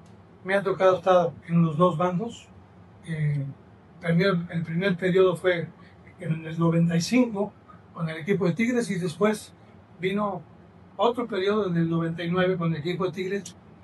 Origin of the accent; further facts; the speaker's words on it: Tampico, Tamaulipas, Mexico; now in Monterrey, Mexico; prácticamente yo ya soy más regiomontano, soy tampiquense, pero hoy ya me considero regio, literalmente, ¿no? Por los años que llevo viviendo ya en la localidad